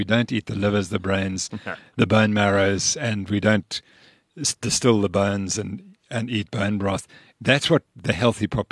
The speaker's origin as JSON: {"language": "English", "country": "Zimbabwe", "tie": "born or raised there", "said": "But I was raised on Rhodesian beef or Zimbabwean beef"}